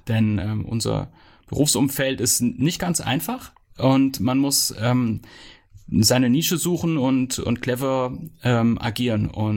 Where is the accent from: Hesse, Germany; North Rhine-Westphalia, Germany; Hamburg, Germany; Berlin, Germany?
Hesse, Germany; Rasdorf; Also ich bin ja gebürtiger Rasdorfer und wenn man in Rasdorf groß wird, dann wird man mit Geschichte groß. Das ist einfach ein geschichtsträchtiger Ort.